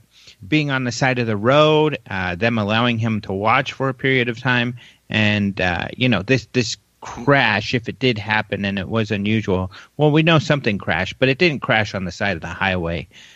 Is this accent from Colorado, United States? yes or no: yes; Denver, Colorado, United States; But yeah, Denver Broncos, they're pretty cool. My hometown. But, and this is the old school. When I grew up, this was their logo.